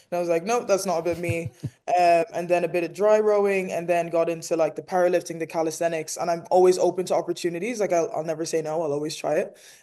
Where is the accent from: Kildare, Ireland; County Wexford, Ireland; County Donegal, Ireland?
County Wexford, Ireland; Enniscorthy; Like for a small place, because I'm from Enniscorthy in Wexford, which is even smaller.